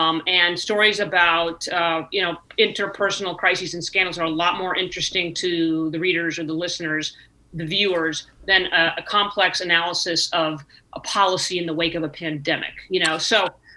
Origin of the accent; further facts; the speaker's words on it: California, United States; I was the first woman, and I was from California, right?